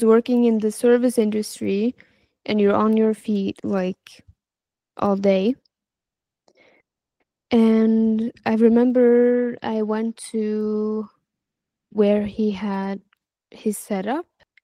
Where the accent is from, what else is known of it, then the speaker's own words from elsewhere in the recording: Norway; It was in my hometown. In Norway.